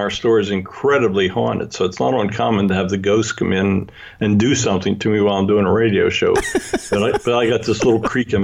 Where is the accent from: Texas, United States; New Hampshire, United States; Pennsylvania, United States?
Pennsylvania, United States; Hershey; born there; I was born in Hershey, which is fairly close to Gettysburg, Pennsylvania.